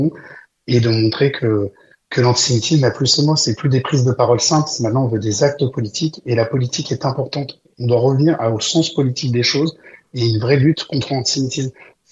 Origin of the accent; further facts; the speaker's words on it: France; Nous sommes très inquiets, mais pas que en tant que juifs, en tant que français.